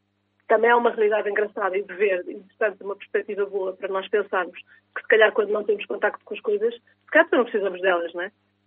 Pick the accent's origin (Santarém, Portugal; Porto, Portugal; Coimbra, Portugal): Coimbra, Portugal; Eu sou de Coimbra, sim. E eu nasci em 78.